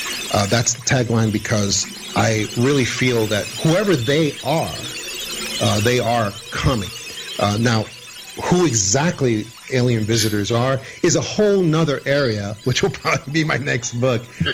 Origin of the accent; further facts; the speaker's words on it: New York, United States; No, please say it. We're from New York here. Go ahead.